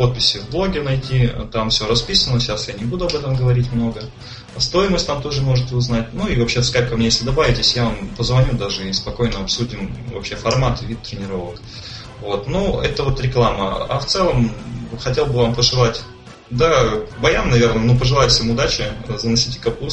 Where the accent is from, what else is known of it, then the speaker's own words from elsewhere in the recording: Udmurtia, Russia; accent: Udmurt; Будет, наверное, весело послушать мой удмуртский акцент.